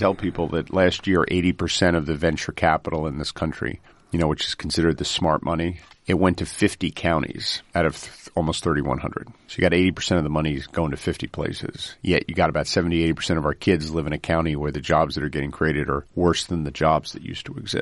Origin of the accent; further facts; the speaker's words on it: New Jersey, United States; You know, and maybe it's because I'm from New Jersey, but in truth, his music really speaks to me